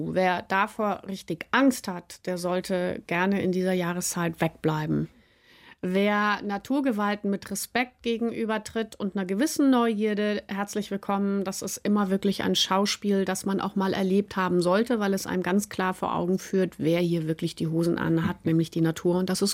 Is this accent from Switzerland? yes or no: no; Munich, Bavaria, Germany; now in Schleswig-Holstein, Germany; ich bin keine Bayerin, ich bin Münchnerin. Das ist ein großer Unterschied.